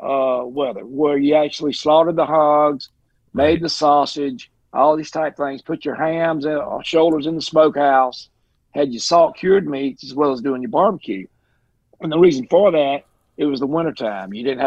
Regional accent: Unadilla, Georgia, United States; I'm born and raised in the South. I live right here in Unadilla, Georgia. We're like 100 miles from Florida line.

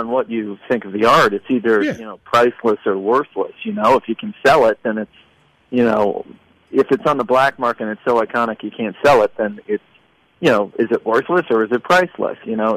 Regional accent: Boston, Massachusetts, United States; I'm from the Metro Boston area, and so you had kind of grown up hearing about it.

